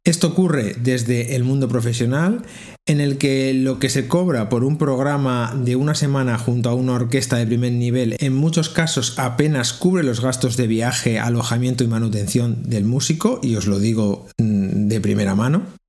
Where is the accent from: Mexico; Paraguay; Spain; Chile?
Spain; Castile and León; En mi caso, como yo procedo de Castilla y León, es de donde más propuestas me llegan.